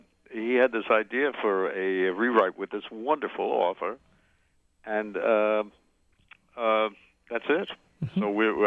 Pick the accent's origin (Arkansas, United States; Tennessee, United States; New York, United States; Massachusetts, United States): New York, United States; I was born and raised in New York.